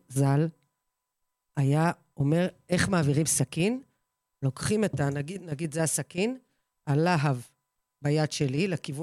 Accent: Russia; אני רוסייה

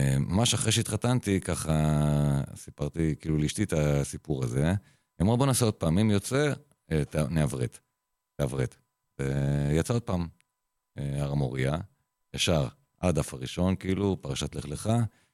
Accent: Yokneam, Northern District, Israel; אחד, גדלתי ביוקנעם.

